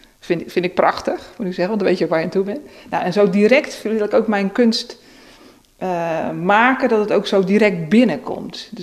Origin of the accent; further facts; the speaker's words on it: Krimpen aan den IJssel, South Holland, Netherlands; Dat is waar ik vandaan kom, dat is mijn grond.